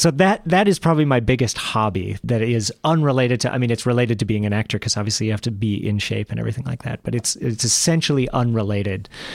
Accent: Northfield, Minnesota, United States; You know, I grew up in Northfield and I had never been over to this part of the state.

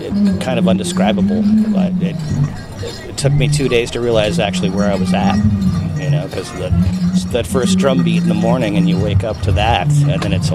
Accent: Cloquet, Minnesota, United States; We're from Cloquet. That's where I grew up, basically, on the Fond du Lac Reservation.

